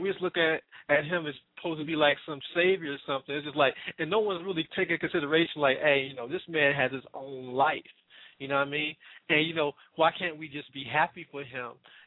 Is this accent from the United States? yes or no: yes; Cleveland, Ohio, United States; I'm originally from Cleveland, not from Chicago. I'm originally from Cleveland.